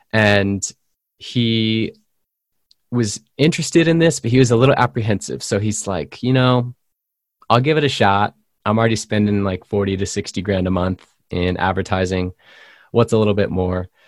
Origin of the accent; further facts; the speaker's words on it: San Diego, California, United States; that is a surf skate term from my hometown, California. I'm from San Diego.